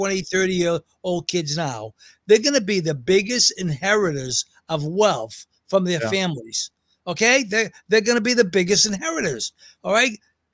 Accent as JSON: {"language": "English", "region": "Massachusetts", "country": "United States", "said": "Well, I'm from Massachusetts."}